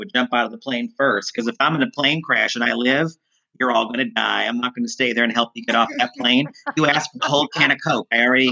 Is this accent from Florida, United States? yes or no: no; New Hampshire, United States; And growing up in New Hampshire at the same time, Christine, there was this TV show called In Search